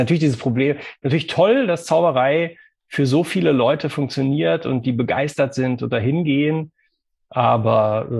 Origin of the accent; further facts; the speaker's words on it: Bonn, North Rhine-Westphalia, Germany; born there; Und genau wie Tobi bin ich ja auch gebürtiger Bonner.